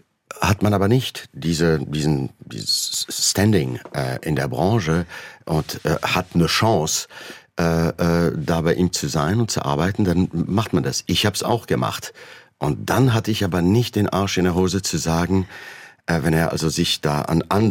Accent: Germany; Also, wenn man mich jetzt fragt, was bin ich, würde ich sagen, ich bin Deutscher, obwohl ich einen französischen Pass habe. Das ist die Sprache, in der ich denke, fühle.

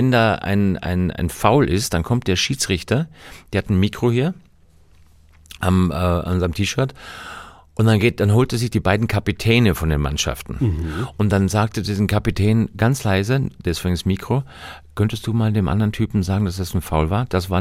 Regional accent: Austria; Ich bin Österreicher

